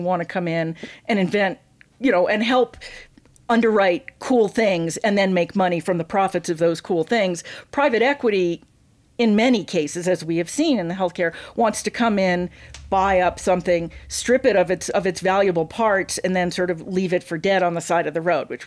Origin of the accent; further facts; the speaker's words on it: Maryland, United States; You know, in my home state of Maryland, the governor just basically, you know, canceled all of the sentences